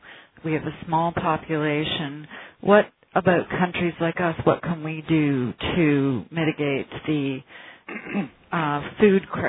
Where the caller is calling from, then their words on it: Canada; I'm calling from your largest trading partner, Canada